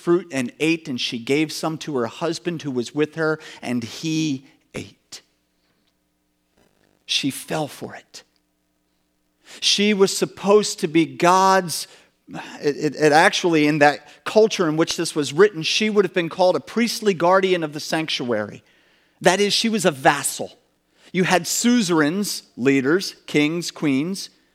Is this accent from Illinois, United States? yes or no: no; Pennsylvania, United States; I grew up down outside of Philadelphia in this valley. There's a river called the Brandywine River. And I grew up right near the Brandywine River within walking distance.